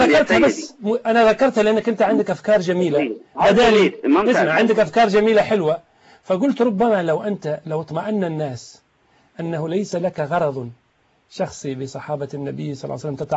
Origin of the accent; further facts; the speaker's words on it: Tunisia; أنا تونسي، والله ما عرفت في تونس أحدا يكفر الإمام علي.